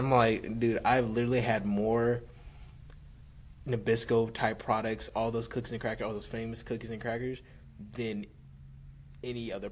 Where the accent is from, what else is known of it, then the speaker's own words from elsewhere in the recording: Houston, Texas, United States; We're both from Houston. Both went to Notre Dame. Now we're both on to other things. I'm back in the city going to business school at Texas Southern University.